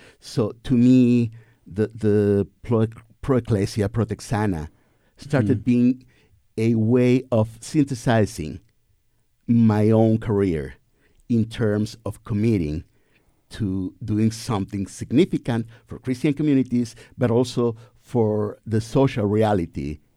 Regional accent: Chihuahua, Mexico; I'm from Chihuahua, but I was studying there. I studied theology in Mexico City.

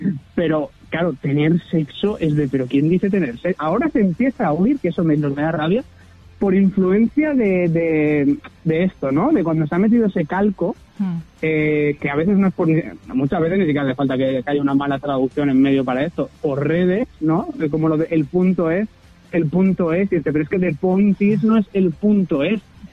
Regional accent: Castilla-La Mancha, Spain; Muy bonito Ciudad Real, sí, la verdad que sí. Mi pueblo es de ahí y muy rico.

